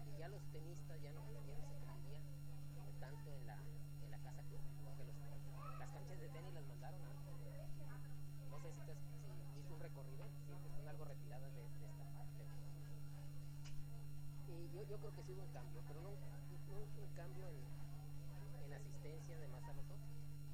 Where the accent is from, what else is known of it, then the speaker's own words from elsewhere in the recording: Tijuana, Baja California, Mexico; yo fui nativo, soy nativo aquí de la ciudad de Tijuana.